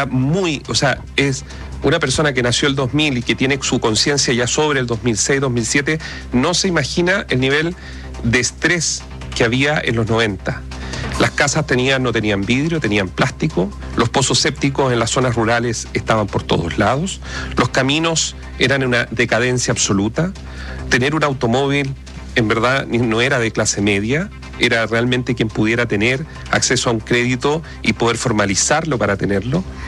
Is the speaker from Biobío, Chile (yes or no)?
yes; Los Ángeles, Biobío, Chile; yo que soy de Los Ángeles, si tú sales a los sectores rurales